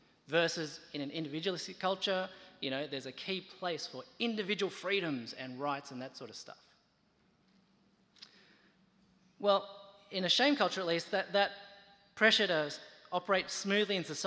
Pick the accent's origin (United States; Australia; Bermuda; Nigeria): Australia; as an Australian-born Chinese, you know, who grew up pretty much one foot in each culture